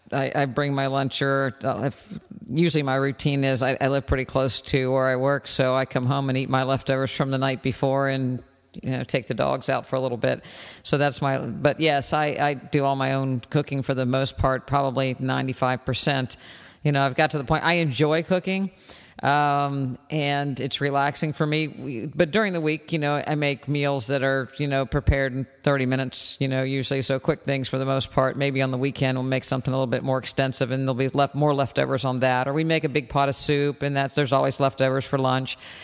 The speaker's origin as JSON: {"language": "English", "region": "West Virginia", "country": "United States", "tie": "born or raised there", "said": "You know, I grew up in West Virginia, and I wasn't a fruit eater at all."}